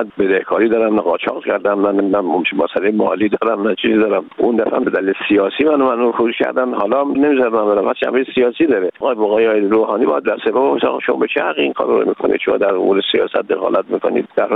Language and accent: Persian; Iran; آقا من یه ایرانی هستم